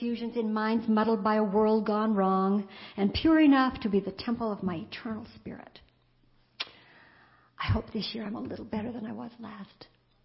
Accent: Canada; They didn't do that when I was growing up in Canada in a little farming community.

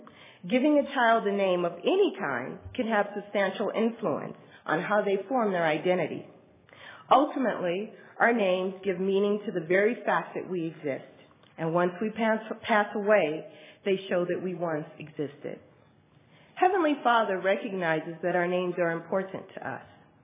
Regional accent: Illinois, United States; To tell you a little bit about my background, I grew up in Illinois, as Jeremy stated. My parents were Baptists, and they taught us really strong moral values.

